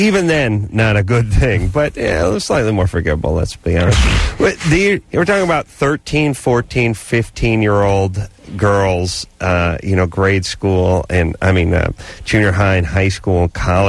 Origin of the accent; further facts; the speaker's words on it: North Hollywood, California, United States; I grew up in North Hollywood, which is the dump that is just east of Van Nuys.